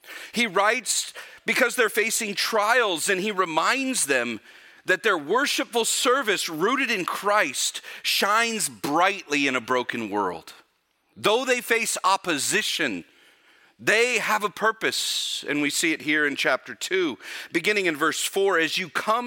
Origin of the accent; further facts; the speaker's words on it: California, United States; You all know, as a Californian